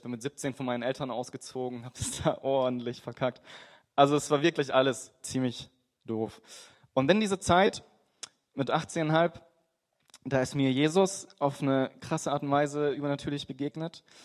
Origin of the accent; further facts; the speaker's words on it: Freiburg, Baden-Württemberg, Germany; Und ich bin gar nicht christlich aufgewachsen. Also ich komme aus Freiburg, Süddeutschland, schöne Stadt, sehr katholisch.